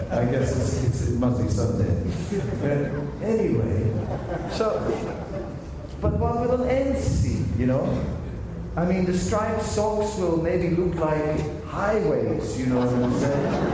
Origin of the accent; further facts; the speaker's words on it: Vrindavan, Uttar Pradesh, India; I said, well, it's obvious, you know what I mean? I'm from Vrindavan.